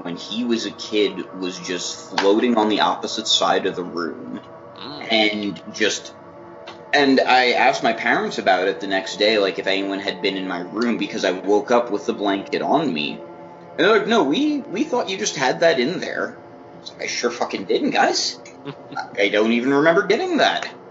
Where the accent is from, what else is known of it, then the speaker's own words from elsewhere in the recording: Cliffside Park, New Jersey, United States; The house I grew up in, I grew up in Cliffside Park, New Jersey. It's right outside New York City.